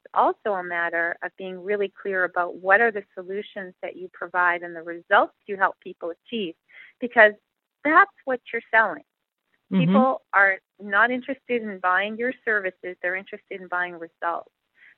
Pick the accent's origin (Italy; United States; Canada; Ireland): Canada; Montreal, Quebec; I grew up in Montreal, so I say niche, so forgive me.